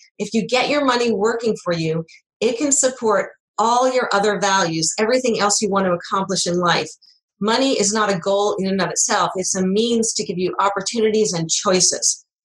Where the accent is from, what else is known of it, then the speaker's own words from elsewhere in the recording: United States; so I'm from the United States, so that's the perspective I have